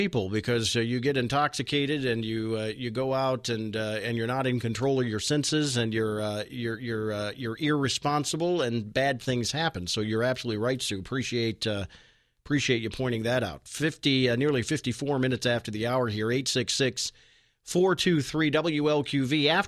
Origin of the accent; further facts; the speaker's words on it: Taylor, United States; Jaina in my hometown of Taylor.